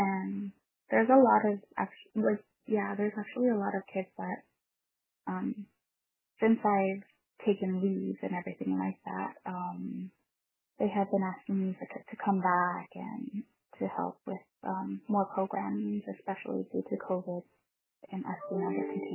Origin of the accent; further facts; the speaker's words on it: Behchoko, Northwest Territories, Canada; I am from Beshiko, Northwest Territories.